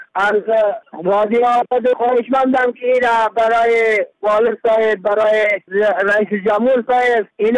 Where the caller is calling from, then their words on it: Argo, Badakhshan, Afghanistan; سلام علیکم، از بدخشان هستیم، از ولسوالی ارگه تماس گرفتیم